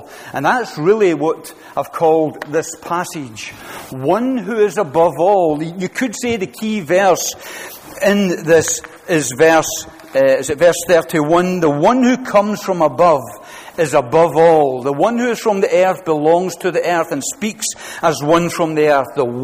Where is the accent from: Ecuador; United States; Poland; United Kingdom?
United Kingdom; Glasgow, Scotland; Well, I'm from Glasgow.